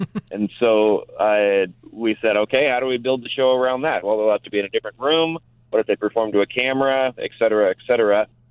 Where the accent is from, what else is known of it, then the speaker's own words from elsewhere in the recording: Moreno Valley, California, United States; I grew up in a town called Moreno Valley, which means Brown Valley.